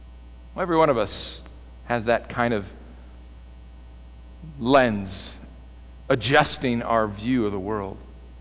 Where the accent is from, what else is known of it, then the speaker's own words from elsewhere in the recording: California, United States; I grew up in California. I grew up every year. That was New Year's Day. We'd get up, we'd watch the Rose Parade.